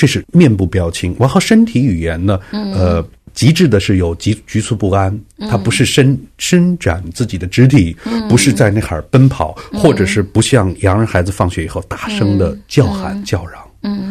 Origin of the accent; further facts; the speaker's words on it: China; 我经常我说我从大陆过来，我觉得这是一个罪性更大的一个广袤的一个地区啊。